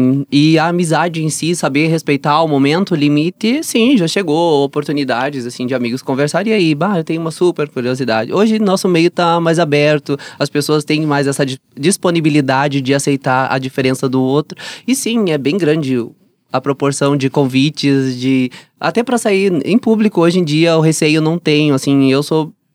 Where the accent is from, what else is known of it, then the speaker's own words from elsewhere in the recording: Soledade, Rio Grande do Sul, Brazil; moved away; Eu sou natural de Soledade. É uma cidade também onde eu sou super bem aceita na minha cidade, né, em função que é uma cidade mais tradicionalista, onde as pessoas ainda usam uma faca na bota